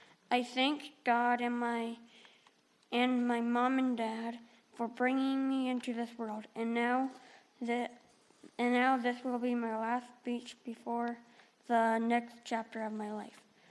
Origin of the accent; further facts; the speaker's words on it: Linden, Alberta, Canada; also born or lived in Three Hills; I was born on April 23rd, 2006, in Three Hills, and I grew up here in Linden.